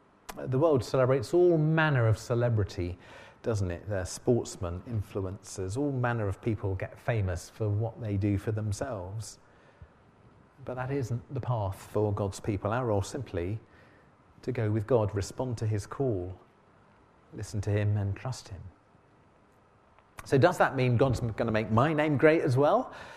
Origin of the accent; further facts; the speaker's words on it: Margate, South East England, United Kingdom; When I was growing up in Margate, I remember the famous